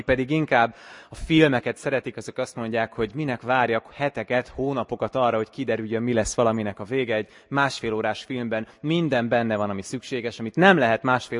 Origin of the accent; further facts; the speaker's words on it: Komárom, Komárom-Esztergom, Hungary; Én határ mellett nőttem fel, Komáromban, és emlékszem, hogy amikor a Dunaparton játszottunk és köveket dobáltunk a vízbe, gyakran láttunk a túloldalon, a szlovák oldalon is gyerekeket játszani.